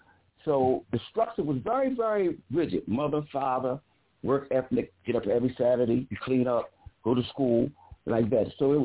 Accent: Philadelphia, Pennsylvania, United States; also born or lived in Baltimore; I was born in Baltimore, Maryland, but the other side of my family were from Philadelphia, and they were all from the Hoop Street gang, so to speak. And so when my family, my mother and father, decided to move to Philadelphia

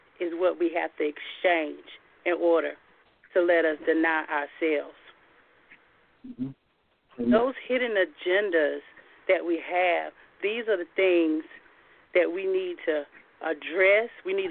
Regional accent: Rocky Mount, North Carolina, United States; I'm from Rocky Mount, North Carolina.

